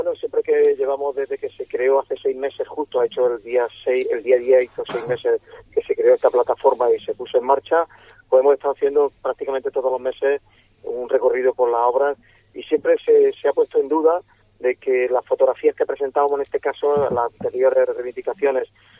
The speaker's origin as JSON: {"language": "Spanish", "town": "Almería", "region": "Andalusia", "country": "Spain", "said": "que se acuerden de Almería, que estamos un poco esquinados, pero que somos españoles por encima de todo."}